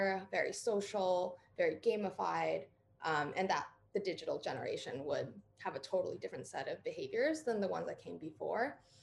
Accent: New York, United States; I grew up in New York State and I went to school in California at Berkeley

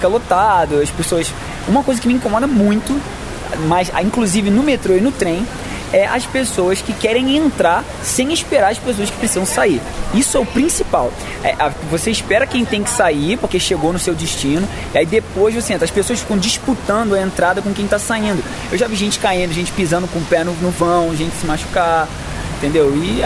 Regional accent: Rio de Janeiro, Brazil; now in São Paulo, Brazil; eu não costumo pegar muito, porque eu sou do Rio de Janeiro.

